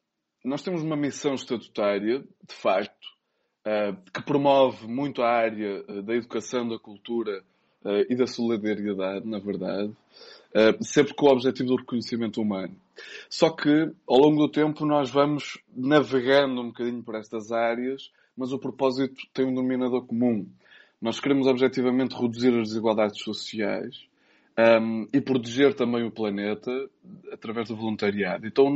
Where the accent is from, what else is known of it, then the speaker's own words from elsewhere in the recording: Vale de Cambra, Aveiro, Portugal; born there; Nasci aqui em Valdecâmara, mas a minha família é toda de São Jacinto, sim.